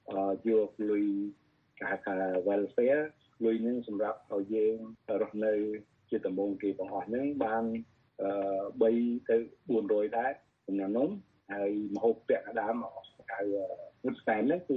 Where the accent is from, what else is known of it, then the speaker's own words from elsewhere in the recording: Battambang, Cambodia; ខ្ញុំអ្នកបាត់ដំបង